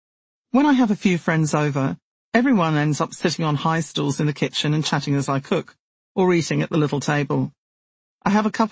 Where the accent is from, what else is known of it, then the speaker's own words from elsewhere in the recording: England, United Kingdom; When I was growing up in England, showers barely existed and were considered quite exotic.